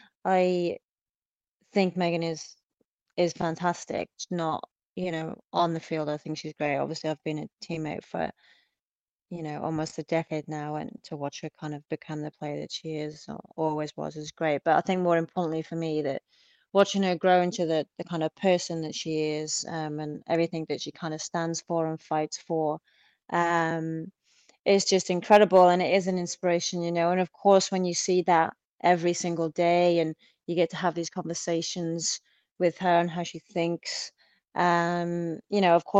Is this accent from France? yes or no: no; Wales, United Kingdom; it's kind of in our blood, really, as Welsh.